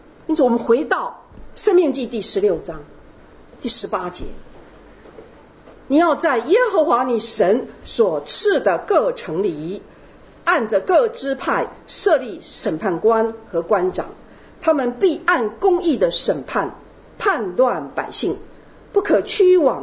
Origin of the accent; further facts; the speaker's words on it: United States; 特别是在美国，我从美国来，我非常注意那边的情况